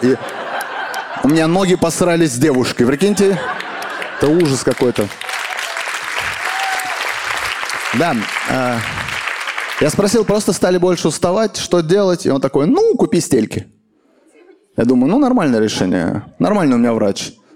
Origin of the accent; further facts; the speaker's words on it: Kazakhstan; Еще, кстати, я казах.